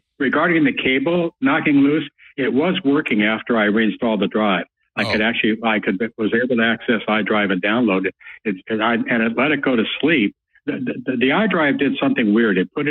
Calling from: Petaluma, California, United States; I'm about 5 minutes away and here in Petaluma.

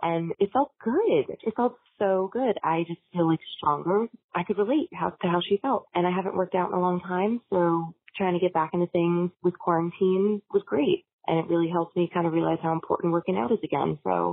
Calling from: Norristown, Pennsylvania, United States; I'm calling from Montgomery County, PA, up in like Norristown area.

